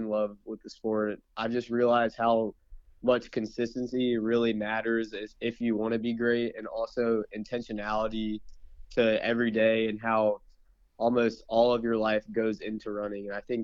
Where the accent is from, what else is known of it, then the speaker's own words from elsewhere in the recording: Virginia, United States; And I feel like since we're from Virginia, a lot of us have raced there like in high school.